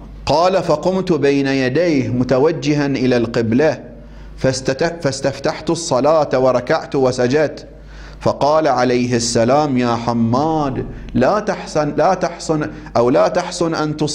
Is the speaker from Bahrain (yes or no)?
yes; Bahrain; شو عندنا في البحرين؟